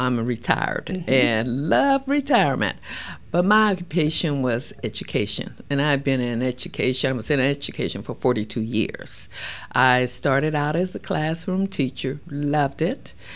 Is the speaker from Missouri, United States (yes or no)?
yes; Kansas City, Missouri, United States; born there; Well, actually, I was born in Kansas City, Missouri. And it at the old Wheatley Hospital, was the only black hospital in Kansas City at that particular time.